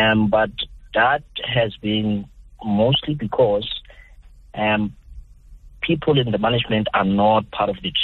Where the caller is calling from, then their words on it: Johannesburg, Gauteng, South Africa; I'm calling from Joburg.